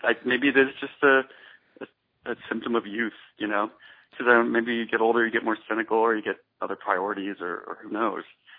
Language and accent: English; the South, United States; I'm originally from the South